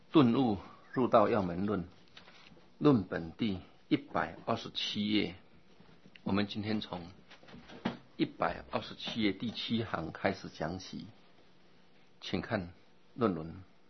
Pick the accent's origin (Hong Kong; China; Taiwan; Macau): Taiwan; 那个蚬我们台湾话叫喇